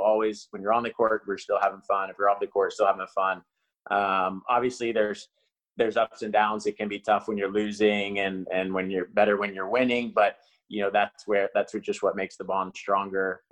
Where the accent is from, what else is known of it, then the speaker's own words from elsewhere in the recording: Oklahoma, United States; Like, I grew up in Oklahoma, so we drive from Oklahoma to Miami for a tournament, or Oklahoma to LA, or Oklahoma to New York.